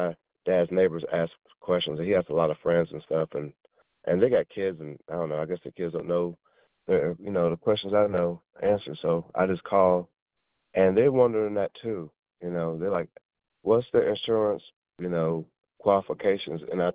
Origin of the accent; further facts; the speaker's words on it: Kirkwood, Missouri, United States; because I'm from Meacham Park Kirkwood